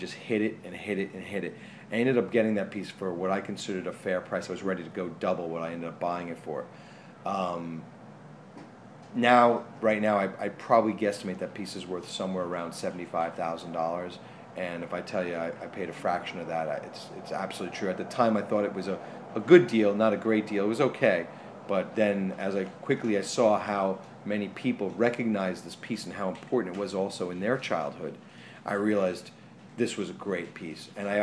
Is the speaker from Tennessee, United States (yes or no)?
no; New York City, New York, United States; being a New Yorker, I was born and raised in New York City.